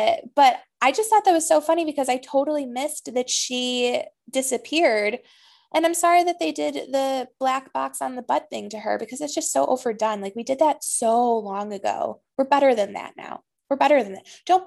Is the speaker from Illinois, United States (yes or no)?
yes; Chicago, Illinois, United States; Like I'm from Chicago, Wrigley Field.